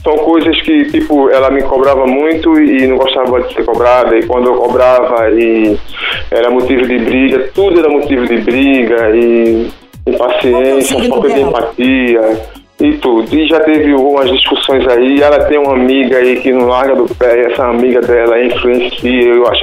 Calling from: Jaboatão dos Guararapes, Pernambuco, Brazil; Eu tô falando aqui de Jaboatão dos Guararapes, Pernambuco.

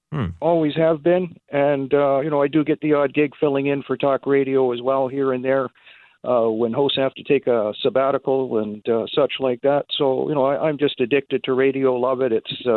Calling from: Ontario, Canada; I'm calling from Ontario, Canada

